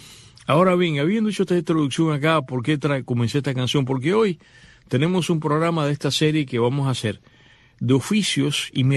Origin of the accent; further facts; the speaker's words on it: Cuba; yo como cubano, los cubanos no éramos ahora sí, pero no éramos de fútbol, Cuba es un país pelotero